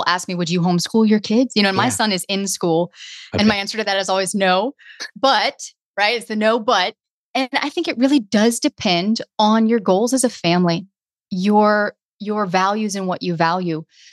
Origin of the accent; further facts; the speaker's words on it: the South, United States; It's interesting you even mentioned my accent because for a long time, people had no idea that I was from the South.